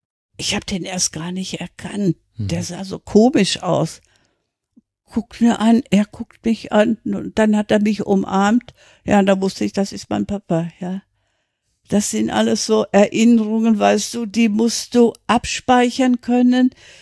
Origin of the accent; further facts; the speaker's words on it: North Rhine-Westphalia, Germany; born there; also born or lived in Black Forest; Ich bin im Ruhrgebiet geboren worden, 1937, dann kam der Krieg, dann wurden wir evakuiert in den Schwarzwald.